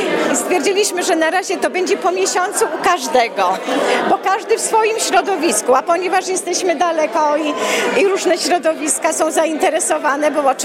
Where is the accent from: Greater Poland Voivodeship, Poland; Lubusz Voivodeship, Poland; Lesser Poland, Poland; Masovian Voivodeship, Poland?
Lesser Poland, Poland; Akurat ja jestem spod Krakowa.